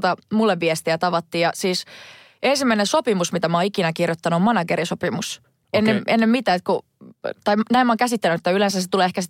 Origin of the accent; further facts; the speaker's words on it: Laihia, Ostrobothnia, Finland; also born or lived in Vaasa; Minä olen syntynyt Vaasassa, eli siinä vieressä, mutta niin. Mä sanon aina, että mä oon Laihialta, koska siellä mä oon käynyt peruskoulun ja muutenkin koen vaan olevani sieltä. Semmoinen pienen kylän tyttö.